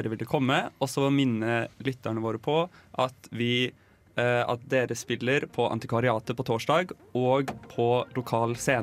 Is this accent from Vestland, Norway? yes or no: no; Oslo, Norway; Jeg er fra Oslo Vestkant, der sier vi sne.